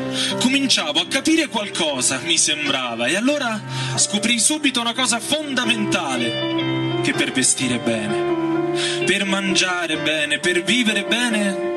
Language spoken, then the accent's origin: Italian; Forni, Campania, Italy; Per fortuna c'erano altri amici di Forni, il mio paese, che ci andavano pure loro.